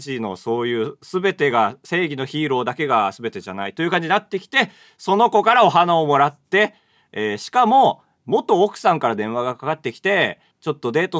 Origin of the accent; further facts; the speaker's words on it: Hokkaido, Japan; その北海道出身なんですって言ったら、その時に北海道はいいところでねって、宮城なんてとんでもないみたいな話を、ね、